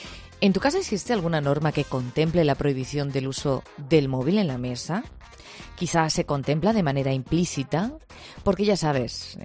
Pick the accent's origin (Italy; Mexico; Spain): Spain; que dice que los españoles, atención, somos los europeos que más usamos los móviles, una media de 3 horas 27 minutos al día.